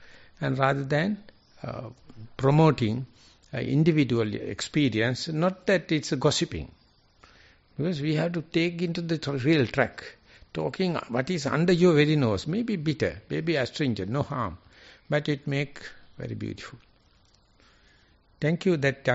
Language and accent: English; Sri Lanka; English is a second language; And I feel I am very sorry. I am coming from Sri Lanka.